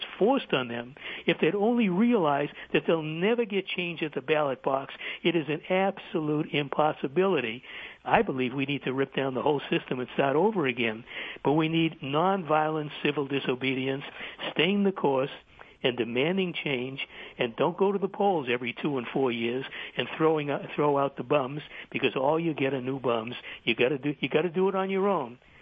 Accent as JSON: {"language": "English", "country": "United States", "tie": "born there", "said": "Well, I'm in America. I was born in America"}